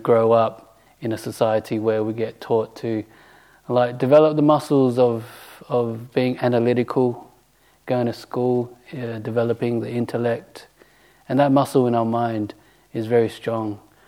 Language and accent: English; Western Australia, Australia; just growing up in Bodhinyana Monastery, you know, when it comes to just wearing clothes and things like that, we don't really say much about it.